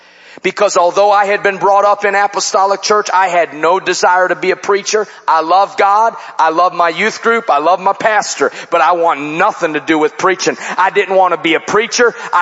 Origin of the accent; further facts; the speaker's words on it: Chicago, Illinois, United States; I told you Wednesday night I'm from Chicago.